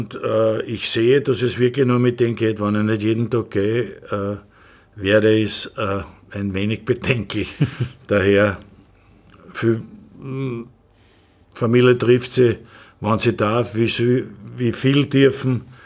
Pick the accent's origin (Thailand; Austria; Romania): Austria; Ich komme aus Österreich, bin von Rapid